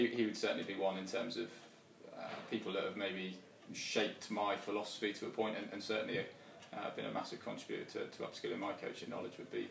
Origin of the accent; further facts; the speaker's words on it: South West England, United Kingdom; now in Wales, United Kingdom; not a Welshman by heart. Adopted Welshman. I'm from Devon originally